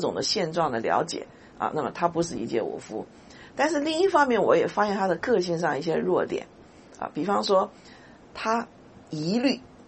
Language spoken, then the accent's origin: Chinese; Taiwan; 我是台湾长大的